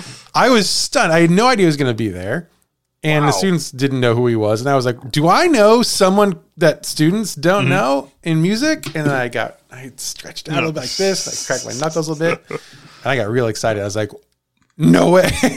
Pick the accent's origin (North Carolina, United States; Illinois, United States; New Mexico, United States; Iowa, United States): Illinois, United States; Chicago; where are you from? And I said, Chicago.